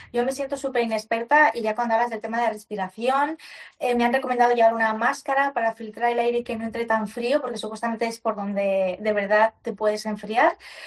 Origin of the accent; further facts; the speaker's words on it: Spain; Nos apuntamos a atletas de todas partes del mundo, yo soy la única española